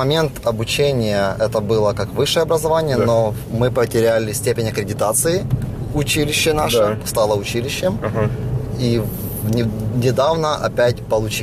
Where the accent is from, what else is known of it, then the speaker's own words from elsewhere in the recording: Mykolaiv Oblast, Ukraine; Она также откуда я родом, с Николаевской области.